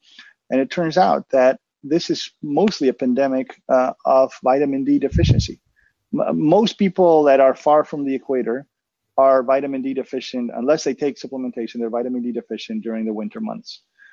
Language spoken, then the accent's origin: English; Argentina; I was born and raised in Argentina, so I'm speaking as a Latino.